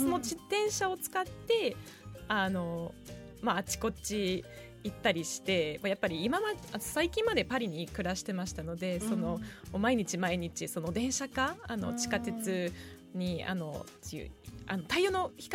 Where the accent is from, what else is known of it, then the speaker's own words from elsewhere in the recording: northern France, France; Japanese is a second language; now in Japan; ちょっと私北フランスの出身なので